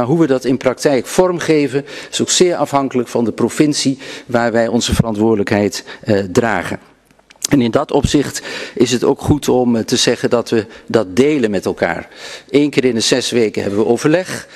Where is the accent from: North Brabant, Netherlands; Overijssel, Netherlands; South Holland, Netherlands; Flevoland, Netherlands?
Overijssel, Netherlands; We komen beide uit Twente, geboren en getogen.